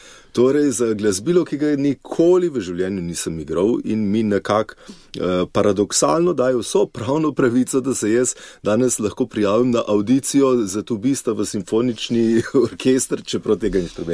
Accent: Kamnik, Central Slovenia, Slovenia; now in Domžale, Slovenia; kamniški konc originalno prihajam iz Kamnika, čeprav zdaj že precej več kot 10 let živim v Domžalah, ampak ja, to je nekje moj okoliš.

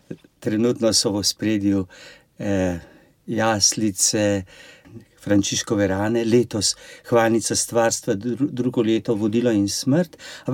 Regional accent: Škofja Loka, Upper Carniola, Slovenia; Prihajam iz okolice Škofje Loke, iz Sevške doline.

